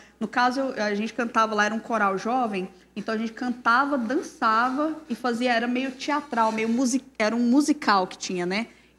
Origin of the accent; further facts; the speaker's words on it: Goiânia, Goiás, Brazil; Em Goiânia, sou goianiense, pé rachado mesmo, e amo a cultura goiana. Me identifico com a cultura mineira, porque os meus pais são mineiros.